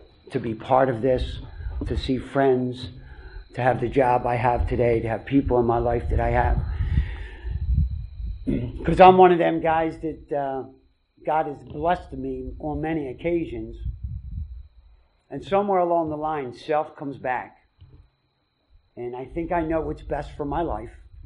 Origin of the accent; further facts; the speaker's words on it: Philadelphia, Pennsylvania, United States; I'm from Philadelphia. Don't hold that against me. You know, I was poor.